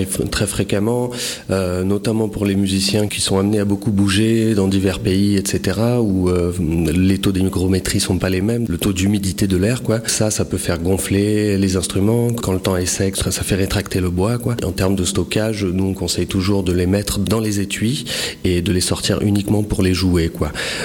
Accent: Gap, Provence-Alpes-Côte d'Azur, France; Oui, je suis originaire de Gap. Moi, je suis né ici, je suis parti un petit peu pour les études et puis j'ai décidé de revenir m'installer ici

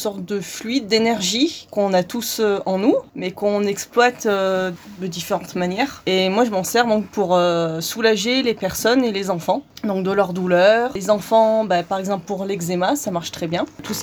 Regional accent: Auvergne-Rhône-Alpes, France; now in Saint-Chaffré, France; Alors moi je suis originaire du massif de Belledonne en Isère et je suis depuis peu sur Saint-Chaffré, donc depuis le mois d'octobre.

